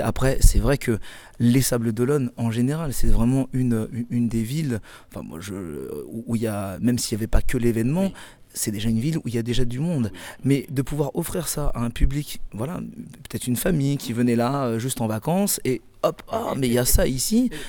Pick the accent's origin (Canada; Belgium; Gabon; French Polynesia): French Polynesia; Tahiti, Windward Islands; Le tressage, c'est un art. Aussi chez nous, à Tahiti.